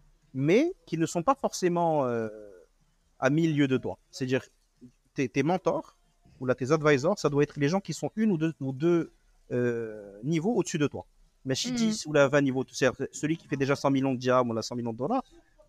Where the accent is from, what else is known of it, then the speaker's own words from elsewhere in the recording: Casablanca, Casablanca-Settat, Morocco; moved away as an adult; Mais j'ai grandi à Casablanca, j'ai fait des études jusqu'au bac au Film Raleb, la mission française. Et ensuite, je suis parti en France pour faire mes études.